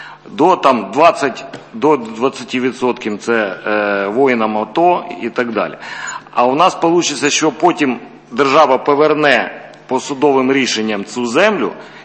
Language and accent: Ukrainian; Odesa, Odesa Oblast, Ukraine; я з Одеси